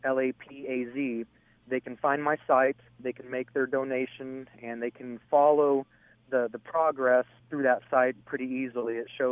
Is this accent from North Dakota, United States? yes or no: no; Nokomis, Illinois, United States; now in St. Louis, United States; That's right. Born and raised in Nokomis, class of 96.